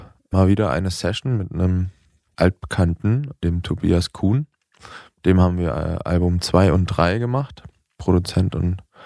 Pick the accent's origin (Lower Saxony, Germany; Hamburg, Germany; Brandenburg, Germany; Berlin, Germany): Berlin, Germany; Wir kommen aus Berlin und wir machen Musik